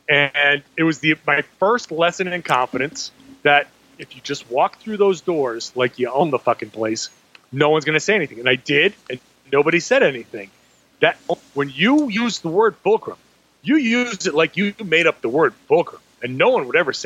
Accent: Rhode Island, United States; When I was like 16 growing up in Rhode Island, my dad would take me to the dog track

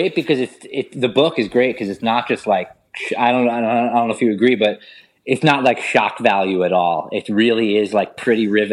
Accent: Queens, New York, United States; Yeah, I grew up in Queens, and, it was pretty normal. I grew up in an apartment

